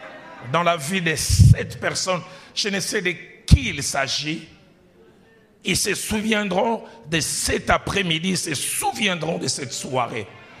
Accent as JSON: {"language": "French", "country": "DR Congo", "said": "J'ai vu un jour chez moi au Congo, pour ceux qui connaissent Kinshasa"}